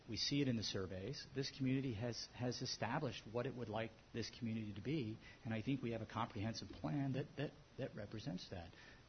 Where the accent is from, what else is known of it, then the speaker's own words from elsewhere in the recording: Baltimore, Maryland, United States; I grew up in Baltimore, an industrial town.